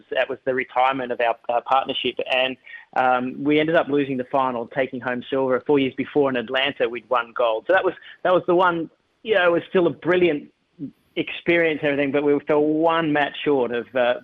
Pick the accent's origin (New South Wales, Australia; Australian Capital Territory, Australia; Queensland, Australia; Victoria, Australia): New South Wales, Australia; Sydney; because I grew up in Sydney and we played on loam or stabilised loam